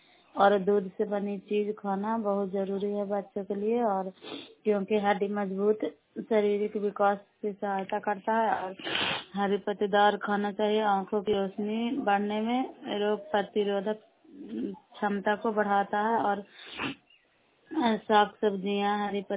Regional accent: Nalanda, Bihar, India; नालंदा जिला कराबा ब्लॉक के निवासी हूँ।

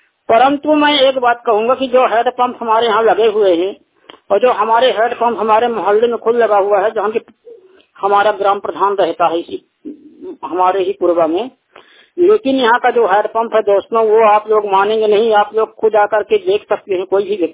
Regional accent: Raipura, Uttar Pradesh, India; मैं ग्राम रायपुरा जिला चित्रकूट का रहने वाला हूँ।

